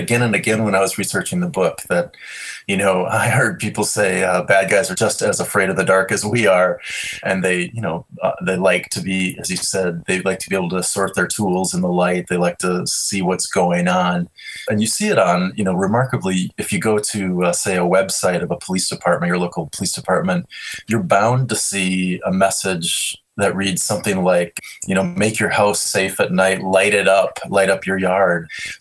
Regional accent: Minneapolis, Minnesota, United States; I grew up in Minneapolis, but the year I was born, my grandparents and parents built a cabin in the northern part of the state where we call it up north here.

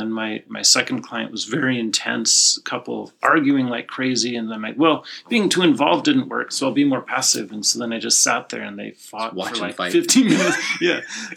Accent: Utah, United States; I'm not from California. Yeah, wife is. I'm from Utah.

